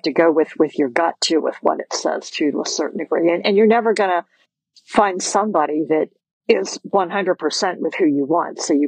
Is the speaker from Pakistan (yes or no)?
no; Maryland, United States; moved away as an adult; now in Florida, United States; I'm speaking to you from Florida, and I've lived here for 4 years. I'm originally from Maryland. We moved here when we retired.